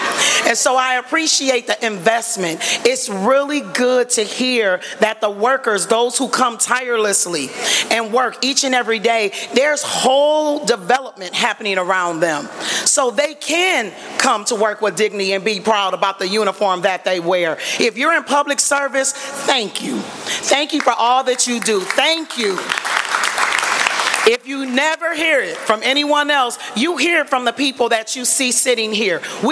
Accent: Detroit, Michigan, United States; I'm from Joy Row, exit 9, proud to say

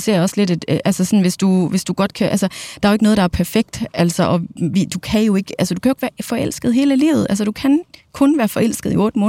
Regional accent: Jutland, Denmark; men vi er jo fra Jylland, det ligger jo i kortene

